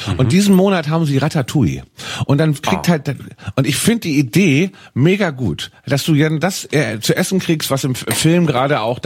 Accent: Hamburg, Germany; Bin ich ganz stolz auf meine Heimatstadt natürlich. Aber was ich gerade sehr traurig finde, ist das breite Clubsterben in Hamburg.

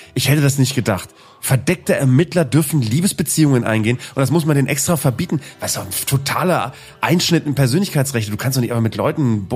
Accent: Bremen, Germany; ich muss an dieser Stelle mal mein Heimatbundesland Bremen kritisieren

